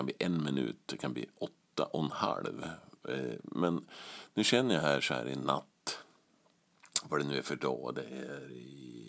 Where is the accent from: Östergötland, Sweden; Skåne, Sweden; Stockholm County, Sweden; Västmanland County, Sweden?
Västmanland County, Sweden; Västerås; Vi är lika gamla, vi är från Västerås.